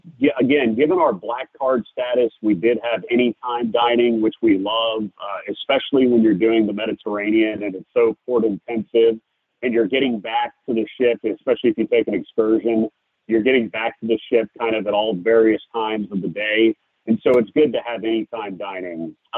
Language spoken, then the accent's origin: English; Louisiana, United States; And you know, I grew up in Louisiana, so I just love food.